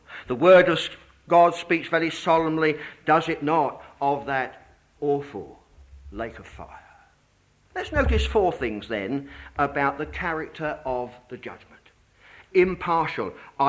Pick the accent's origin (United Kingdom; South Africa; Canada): United Kingdom; England; but I'm an Englishman, you see, with respect.